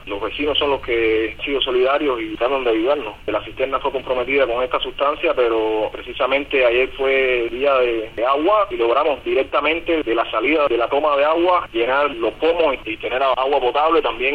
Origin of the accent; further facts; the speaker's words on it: Cuba; simplemente soy un cubano más que me he identificado con todo lo que está pasando.